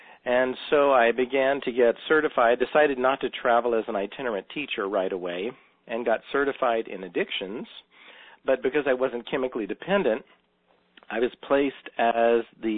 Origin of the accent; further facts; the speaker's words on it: Louisiana, United States; even in my family, I'm from Louisiana, my mother was quite an empathic person.